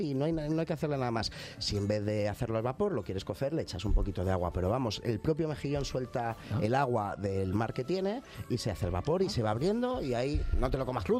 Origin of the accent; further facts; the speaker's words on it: Galicia, Spain; Claro, eso te iba a decir, porque yo soy de Galicia y el cuerpo me pide en estas fechas, ya sabéis.